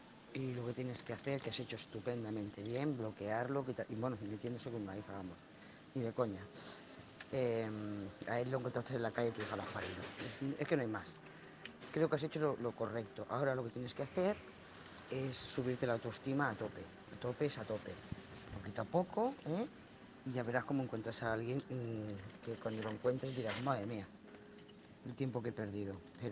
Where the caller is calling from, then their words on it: Lloret de Mar, Catalonia, Spain; Soy corresponsal de Lloret de Mar